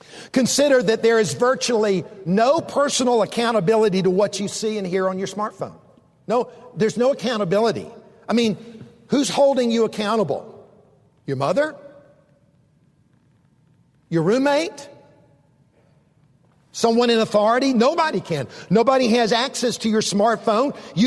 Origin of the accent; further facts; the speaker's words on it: the South, United States; I grew up in the South. We learn how to treat people better than that.